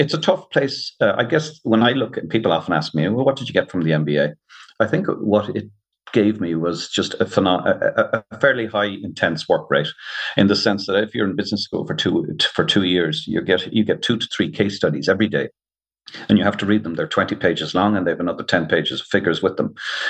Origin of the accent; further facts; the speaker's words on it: Limerick, Munster, Ireland; also born or lived in Galway, Ireland / United States; I was born in the States, so even growing up in Limerick and Galway, the American and the Irish flag always flew over our TV.